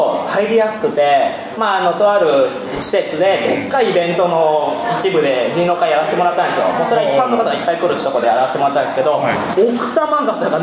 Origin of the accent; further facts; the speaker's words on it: Tokushima, Japan; 私の田舎なんかは、まあ、徳島なんで